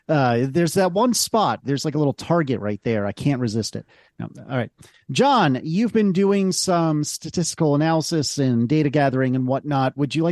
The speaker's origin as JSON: {"language": "English", "region": "Connecticut", "country": "United States", "tie": "born or raised there", "said": "Where I grew up in Connecticut, there was a state park in this large pond"}